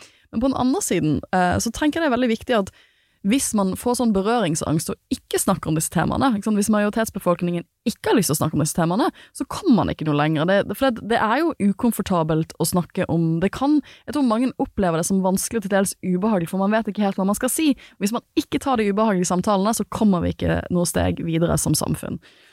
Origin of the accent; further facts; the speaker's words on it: Western Norway, Norway; jeg har ikke vokst opp i en del av Norge, jeg har vokst opp på Vestlandet